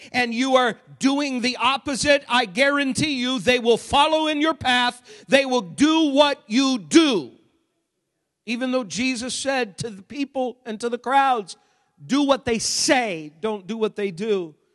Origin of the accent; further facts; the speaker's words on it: Maine, United States; I grew up in Maine.